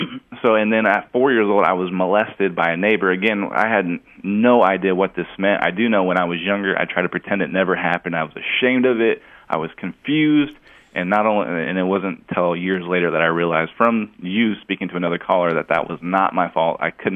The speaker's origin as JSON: {"language": "English", "town": "Tacoma", "region": "Washington", "country": "United States", "tie": "born or raised there", "said": "I grew up in Tacoma, Washington"}